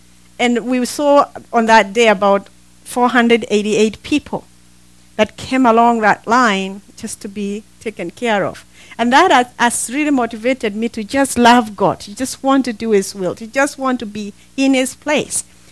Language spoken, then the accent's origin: English; Kenya; Originally, we come from Kenya, both of us.